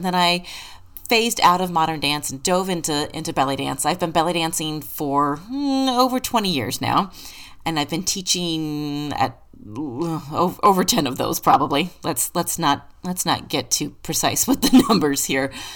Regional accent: Kansas, United States; moved away as an adult; now in San Diego, United States; So I'm from Kansas. And we moved to San Diego because he got a job with the Navy out there.

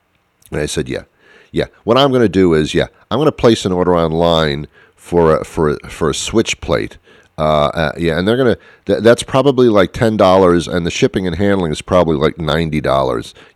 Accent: United States; Because I'm an American, nothing's ever good enough.

